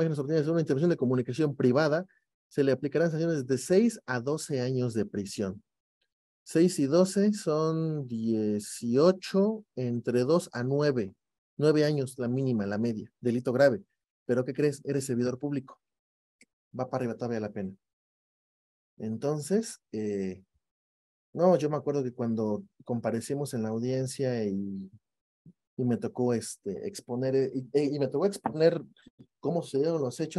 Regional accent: Veracruz, Mexico; Soy jarocho

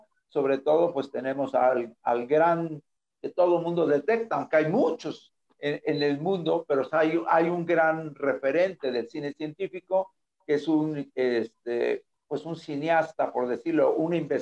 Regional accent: Mexico; no es el caso de Teresa y mío, que somos mexicanos

